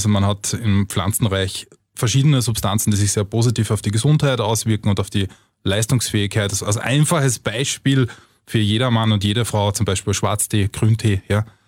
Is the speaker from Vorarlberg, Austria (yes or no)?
no; Villach, Carinthia, Austria; also born or lived in Vienna; bin dort geboren und aufgewachsen, habe in Wien dann mein Studium absolviert und bin dann in die weite, große Welt hinaus.